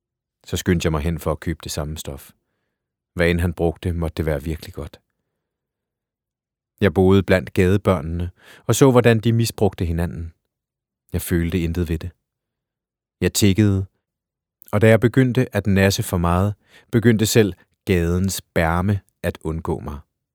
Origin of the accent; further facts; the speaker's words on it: Nairobi, Kenya; Danish is a second language; now in Denmark; Jeg er født i ghettoen i Nairobi